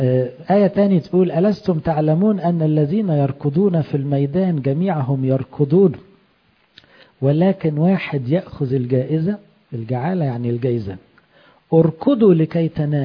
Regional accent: Egypt; واحنا الحمد لله كلنا كمصريين لنا اصل ايه في الفلاحة والزراعة

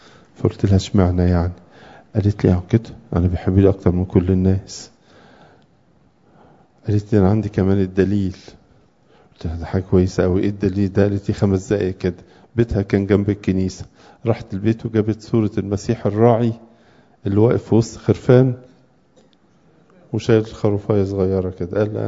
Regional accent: Egypt; من الحاجات المهمة أبهات في سلوكياتنا كمصريين إن عملية التشجيع دي مش واخدة حقها

